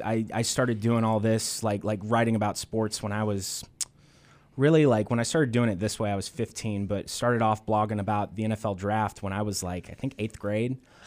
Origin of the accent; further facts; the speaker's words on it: Kansas, United States; born and raised in Kansas, went to the University of Missouri, grew up 20 minutes away from Lawrence